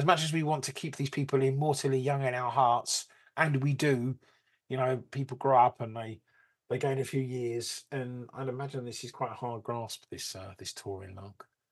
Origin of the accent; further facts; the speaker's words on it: London, United Kingdom; accent: London; my London accent